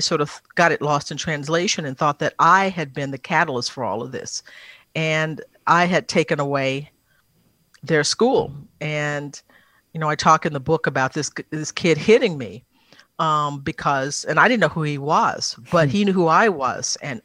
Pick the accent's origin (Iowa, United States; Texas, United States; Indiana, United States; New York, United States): Texas, United States; And that's part of being about being a Texan that I think lots of people embrace